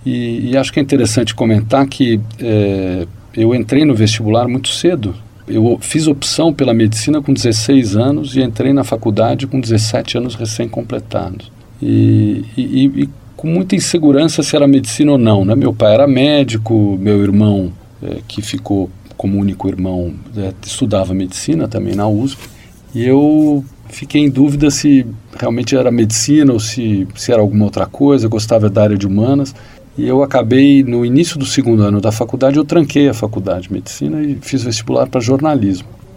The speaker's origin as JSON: {"language": "Portuguese", "region": "São Paulo", "country": "Brazil", "tie": "born or raised there", "said": "depois se casaram, mudaram-se para São Paulo e onde eu nasci, eu sou o terceiro de três irmãos, o último, caçula, enfim, vivi a maior parte da minha vida em São Paulo, né?"}